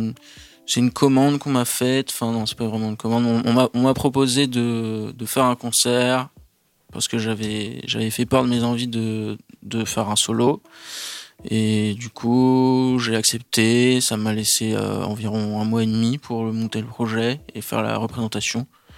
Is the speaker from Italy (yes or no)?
no; Brest, Brittany, France; born there; Et je suis né à Brest.